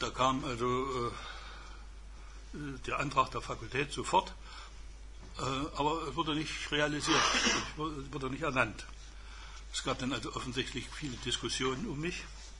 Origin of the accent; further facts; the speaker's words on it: Ammendorf, Saxony-Anhalt, Germany; born there; ich bin 1928 geboren in Ammendorf. Und Ammendorf war damals ein Industriedorf, bedeutende Braunkohlenindustrie, chemische Industrie, Waggonfabrik